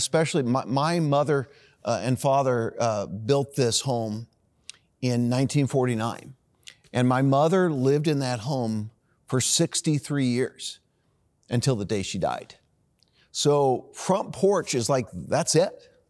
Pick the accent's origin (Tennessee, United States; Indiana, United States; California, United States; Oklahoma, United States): Indiana, United States; Greenwood; I actually typed in my home that I grew up in Greenwood, Indiana.